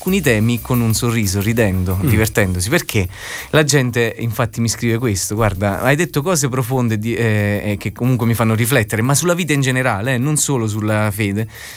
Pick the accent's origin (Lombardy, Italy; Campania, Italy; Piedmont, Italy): Campania, Italy; Solofra; now in Rome, Italy; io sono di Sant'Agata d'Irpina, frazione di Solofra, qua da Avellino, Però abito a Roma